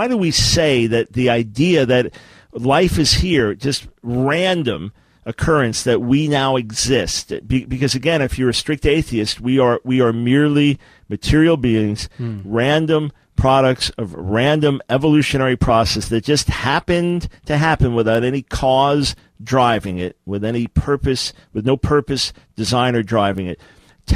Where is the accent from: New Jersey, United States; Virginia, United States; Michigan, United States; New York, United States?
New York, United States; Look, I'm prejudiced. I'm from New York.